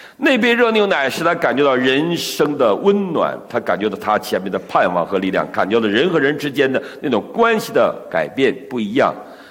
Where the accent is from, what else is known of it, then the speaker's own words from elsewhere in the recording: China; 我们常说我们中国人是一个感恩的民族，我们中国人最会感恩